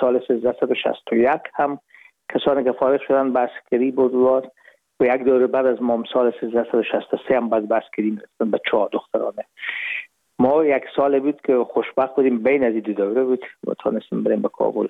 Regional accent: Herat, Afghanistan; moved away as an adult; now in Hamburg, Germany; رفتیم از کابل به هرات و پیش که فاکولته رو پایان برسانیم یا دیپلم بگیریم از هرات از طریق زمینی داخل مرز ایران شدیم، از مرز ایران گذشتیم و داخل پاکستان و از پاکستان و قاچقی آمدیم به آلمان.

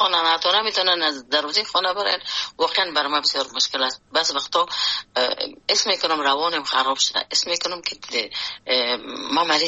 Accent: Afghanistan; moved away; خود اجتماع افغانستان که در اوجه بزرگ شدیم، در اوجه کار کردیم

